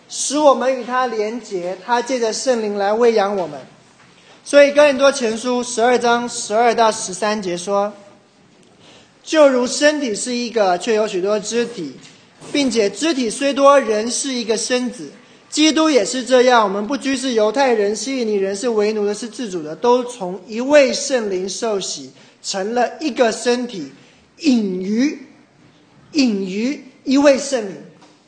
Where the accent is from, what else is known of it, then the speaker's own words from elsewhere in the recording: China; 我是中国人，我不能这样子啊